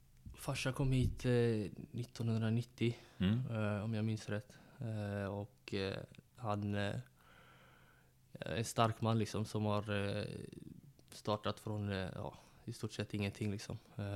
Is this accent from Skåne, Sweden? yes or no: no; Gothenburg, Västra Götaland County, Sweden; Jag är född där också, jag är född i Göteborg. Uppväxt i ett ställe som heter Kortedala, som jag spenderar mesta del av mitt liv.